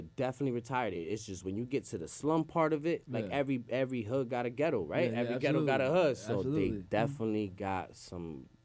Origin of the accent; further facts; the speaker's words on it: Puerto Rico; born there; I'm Puerto Rican, 100%. Puerto Rican, I was born in Puerto Rico.